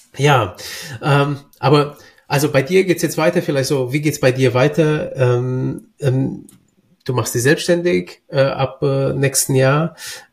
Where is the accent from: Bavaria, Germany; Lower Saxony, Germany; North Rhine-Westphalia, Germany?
Bavaria, Germany; Bamberg; Wir sind ja beide aus Bamberg.